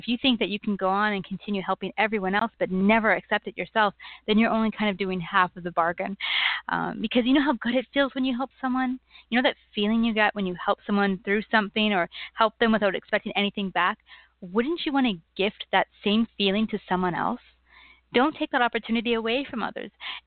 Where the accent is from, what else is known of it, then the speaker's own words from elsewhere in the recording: Canada; I'm a Canadian, so I will apologize as I will. But that's just part of our personality.